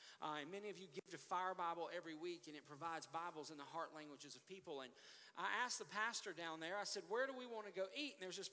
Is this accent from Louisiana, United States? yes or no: no; Mobile, Alabama, United States; Now, I grew up in Mobile, and there's a little town outside of Mobile called Chickasaw.